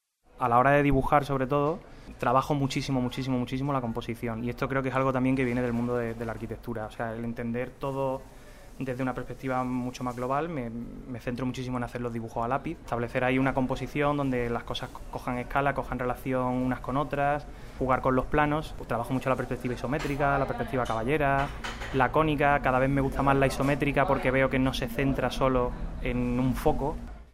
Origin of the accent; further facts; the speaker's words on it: Ronda, Andalusia, Spain; born there; now in Valencia, Spain; Nací en Ronda, en Málaga, en Andalucía. Estudié arquitectura en Granada. Y ahora pues vivo en Valencia muy a gusto, porque me casé con una valenciana